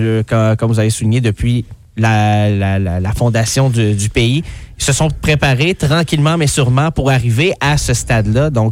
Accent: Ontario, Canada; Oui, dans le nord de l'Ontario.

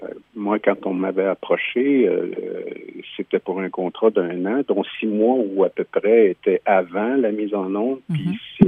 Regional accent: Maniwaki, Quebec, Canada; also born or lived in Gatineau; Je suis parti de Maniwaki, j'avais 17 ans. Je suis revenu à 20 ans pour faire ce contrat-là. Je suis retourné ensuite à Gatineau.

